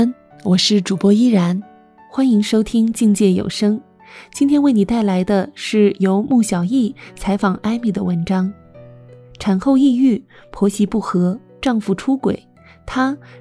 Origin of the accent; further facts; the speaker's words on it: Inner Mongolia, China; 转眼人生已经39岁了。我在内蒙的矿区长大，父亲是煤矿工人，我家就住在矿区里。